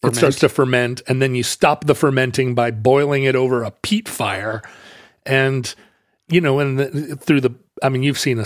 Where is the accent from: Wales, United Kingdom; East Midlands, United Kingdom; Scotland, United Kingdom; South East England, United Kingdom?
Wales, United Kingdom; As a Welsh person